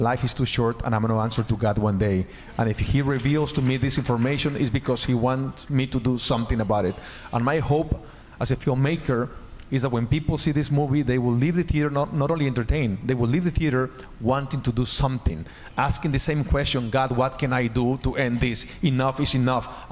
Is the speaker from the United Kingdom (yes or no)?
no; Mexico; now in United States; I'm from Mexico. I love Mexico.